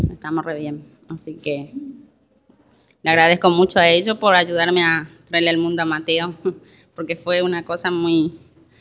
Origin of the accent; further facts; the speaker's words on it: Paraguay; now in Argentina; Soy paraguaya, pero soy radicada hacia la Argentina. Vivo hacia acá. Los tres mis hijos son argentinos.